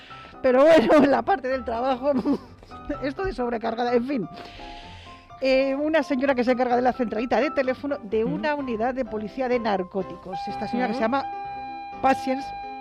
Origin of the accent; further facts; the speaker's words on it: Spain; somos los españoles.